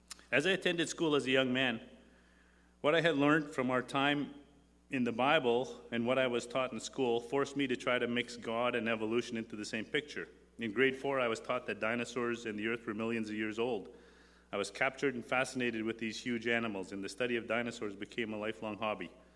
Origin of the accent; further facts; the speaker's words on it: Alberta, Canada; I'm a Métis from the Canadian North.